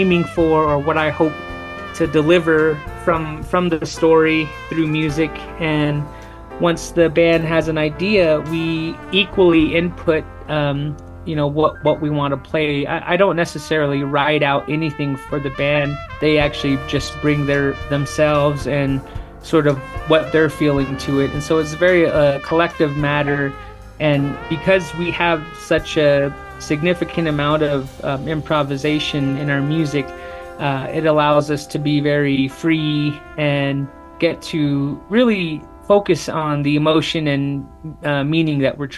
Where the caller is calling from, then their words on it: Kirtland, New Mexico, United States; I'm calling from Kirtland, New Mexico, which is sort of northwest New Mexico in the state.